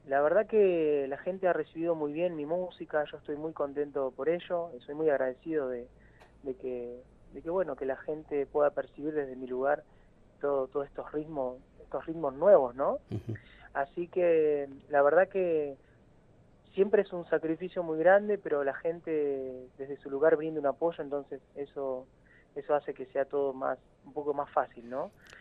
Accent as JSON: {"language": "Spanish", "region": "Santa Cruz", "country": "Argentina", "said": "Yo soy un músico de la Patagonia, estoy radicado en este momento en la Acera Santa Cruz, es mi lugar de nacimiento."}